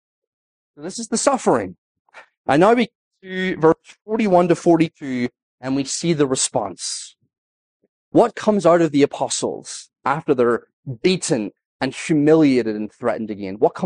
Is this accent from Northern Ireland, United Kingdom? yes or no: yes; Northern Ireland, United Kingdom; I'm from Northern Ireland.